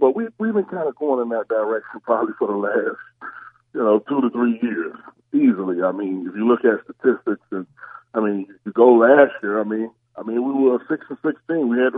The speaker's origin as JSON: {"language": "English", "town": "Miami", "region": "Florida", "country": "United States", "said": "I'm from Miami. I'm a Miami boy. I'm from Miami."}